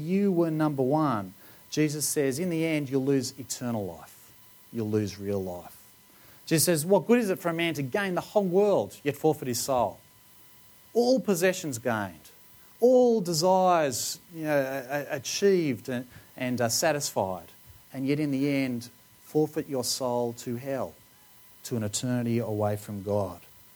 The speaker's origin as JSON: {"language": "English", "country": "Australia", "tie": "born or raised there", "said": "because I grew up in Australia."}